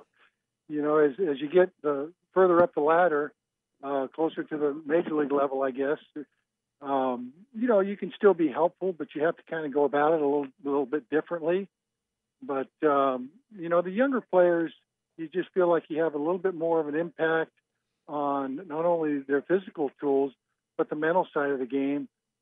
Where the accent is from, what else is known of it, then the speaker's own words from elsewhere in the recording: California, United States; I came out to Clarinda from California, from St. Mary's College